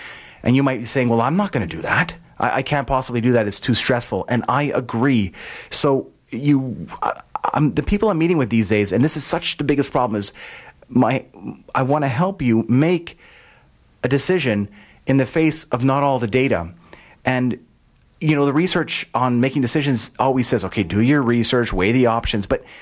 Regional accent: Montreal, Quebec, Canada; I'm from Montreal.

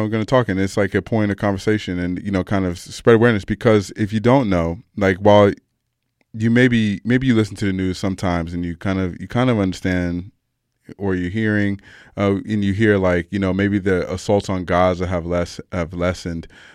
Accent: United States; because I'm still learning, you know, as an American. I just really learned all the provinces a few years ago.

